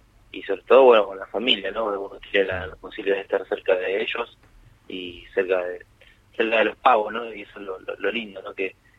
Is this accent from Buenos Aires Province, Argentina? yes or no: yes; Florencio Varela, Buenos Aires Province, Argentina; porque yo vivo en Florencio Varela, claro. Vivía ahí, soy de ahí de Varela